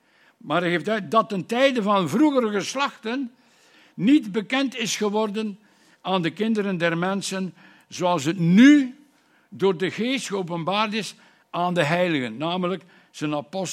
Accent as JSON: {"language": "Dutch", "town": "Anderlecht", "region": "Brussels-Capital Region", "country": "Belgium", "tie": "born there", "lives_now": "Bruges, Belgium", "said": "Ik ben geboren in Anderlecht, in Brussel."}